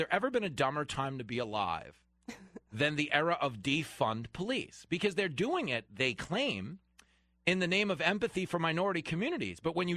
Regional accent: New York, United States; and I'm not a Vermonter, I'm a New Yorker. People hear my accent, they assume I'm here in the Witness Protection Program.

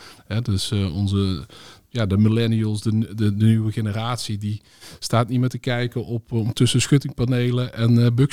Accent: North Brabant, Netherlands; Dus ik kom uit de Brainport-regio.

